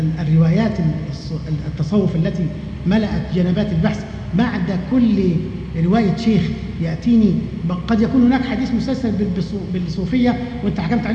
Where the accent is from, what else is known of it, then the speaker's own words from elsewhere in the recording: Egypt; عندنا في مصر